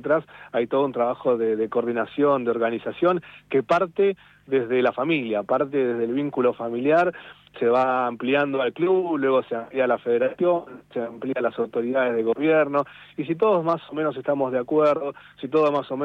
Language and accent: Spanish; Buenos Aires Province, Argentina; Yo soy un orgulloso bonaerense